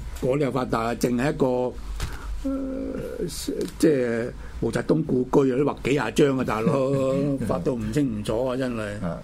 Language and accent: Cantonese; China; 我哋中國人嘅傳記真係少到不得了啦！